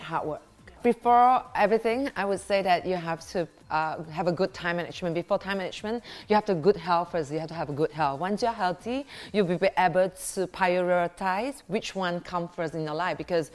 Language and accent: English; Malaysia; That is the best part of being Malaysian